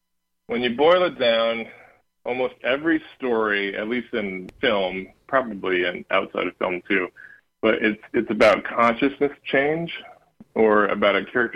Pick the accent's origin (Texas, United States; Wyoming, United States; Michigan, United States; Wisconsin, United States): Wisconsin, United States; Tomah; So a friend I grew up with in Toma, who graduated from the Toma High School